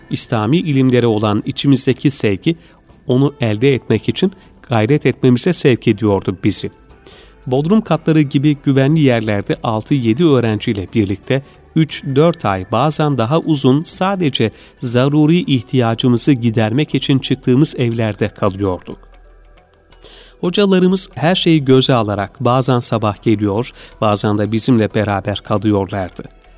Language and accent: Turkish; Xinjiang, China; now in Turkey; Doğu Türkistanlıyım. 23 yaşındayım ve Türkiye'de öğrenciyim.